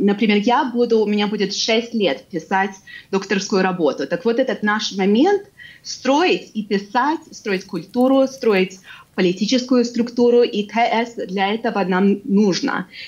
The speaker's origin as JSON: {"language": "Russian", "town": "Brest", "region": "Brest Region", "country": "Belarus", "tie": "born or raised there", "also_born_or_lived": "Pinsk", "lives_now": "United States", "said": "я родилась в Беларуси, я родилась в Пинске и росла в Бресте, но я образована в США"}